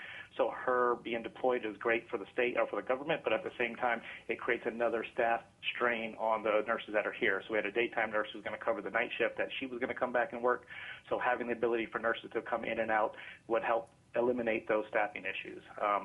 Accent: Florida, United States; moved away as an adult; now in Haines, United States; I've been here for just over a year. I came up from Florida, which is a compact state.

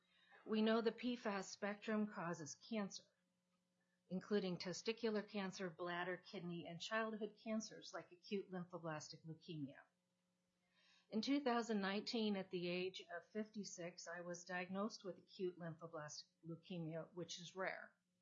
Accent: Yakutat, Alaska, United States; I grew up in Yakutat, a community just north of Juneau with a rich Tlingit history and culture, and I'm a member of the Yakutat Tlingit tribe.

